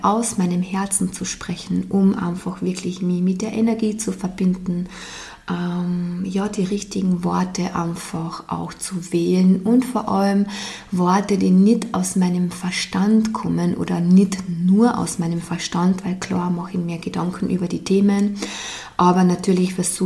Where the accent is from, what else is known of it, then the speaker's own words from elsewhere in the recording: Austria; Wie du vielleicht aus meinem Dialekt schon raushörst, ich komme aus Österreich.